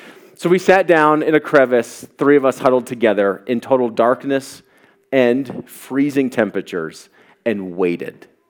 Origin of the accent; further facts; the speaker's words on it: Colorado, United States; You know, I grew up in Colorado on the Front Range and pretended to be somewhat of an outdoorsman from time to time.